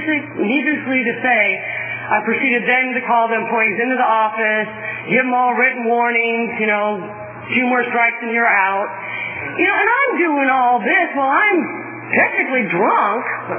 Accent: Bakersfield, California, United States; born there; I came to where I was born in Bakersfield.

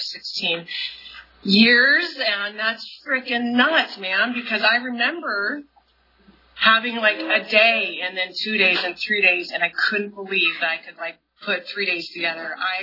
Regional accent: Fresno, California, United States; I grew up in Fresno. I grew up out in the country. I have three brothers.

